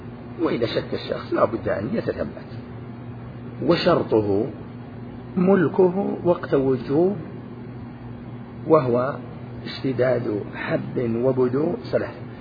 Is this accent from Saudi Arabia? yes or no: yes; Riyadh Province, Saudi Arabia; مثلا الصاع عندنا في نجد يزيد على صاع